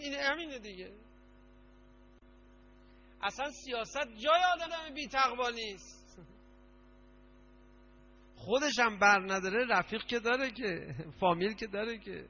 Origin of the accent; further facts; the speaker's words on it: Iran; فهمیدن ما ایرانی هستیم